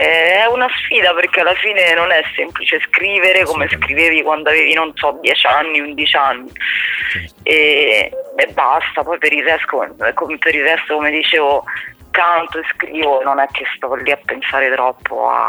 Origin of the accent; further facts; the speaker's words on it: Rome, Lazio, Italy; Romana de Roma, cosa dire?